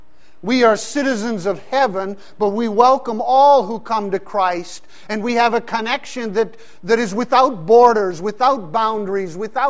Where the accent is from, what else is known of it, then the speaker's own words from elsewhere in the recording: Pakistan; growing up in Pakistan, I saw two models for U.S. citizenship lived out